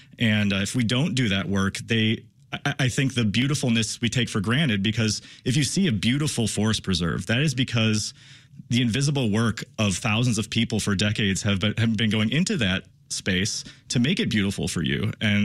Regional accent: Joliet, Illinois, United States; And Pilcher Park in Joliet, my hometown, the Joylet.

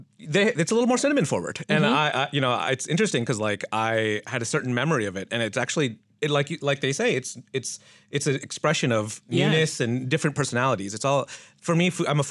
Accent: Michigan, United States; I was surprised coming from Michigan.

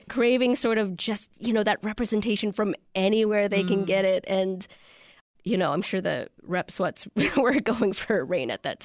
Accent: Alabama, United States; I grew up in Alabama and I remember, like, you just get the run of the mill movies at the movie theater.

